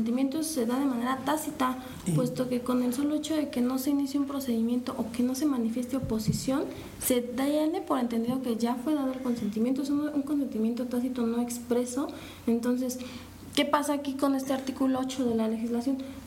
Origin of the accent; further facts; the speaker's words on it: Mexico; no nosotros como abogados, sino todos como mexicanos